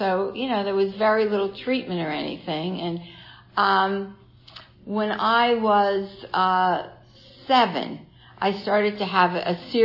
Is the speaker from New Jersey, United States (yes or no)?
yes; New Jersey, United States; don't get to be too friendly with me because I was from New Jersey and we were wild people who drank a lot.